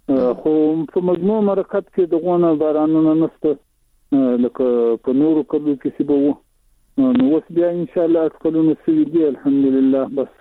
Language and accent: Pashto; Zabul, Afghanistan; هم د زابل ولایت شاجیل ولسوالي